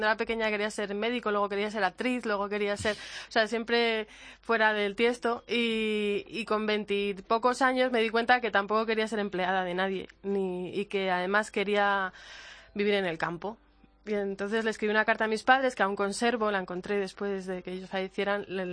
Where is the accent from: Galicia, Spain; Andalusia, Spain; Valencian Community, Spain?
Galicia, Spain; born there; tengo mis raíces y, bueno, de hecho yo nací en Galicia